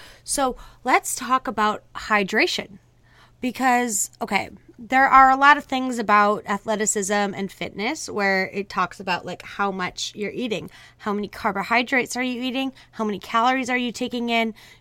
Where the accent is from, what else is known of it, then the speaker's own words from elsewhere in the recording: Minnesota, United States; I'm, again, still in Minnesota at the moment. I do travel a lot, but, you know, I grew up in Minnesota, and whenever I come here, I like to make the most of the snow.